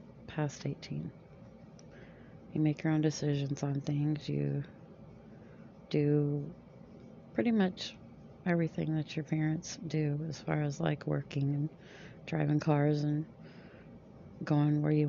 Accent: Texas, United States; I am from Texas in the United States.

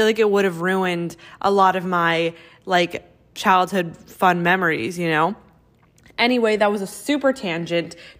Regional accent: Florida, United States; I'm from Florida, so winter isn't a thing here, and I'm Jewish, so I didn't even celebrate Christmas.

